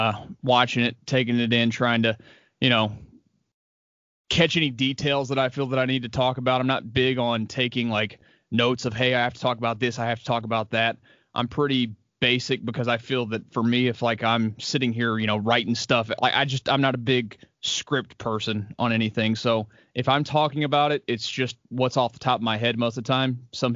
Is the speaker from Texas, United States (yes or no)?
yes; Houston, Texas, United States; Yeah, in Houston, born and raised, grew up out in Jersey Village, went to Jersey Village High School. So my entire life was out there.